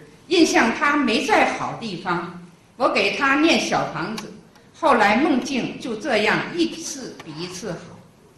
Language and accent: Chinese; Tianjin, China; 我是天津的